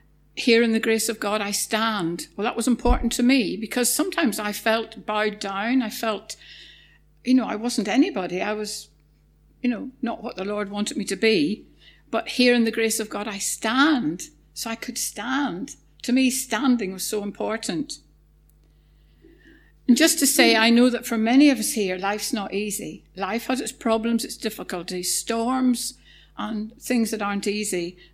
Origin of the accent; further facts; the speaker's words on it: Northern Ireland, United Kingdom; I grew up in Northern Ireland. I went to a congregational church from being a young child.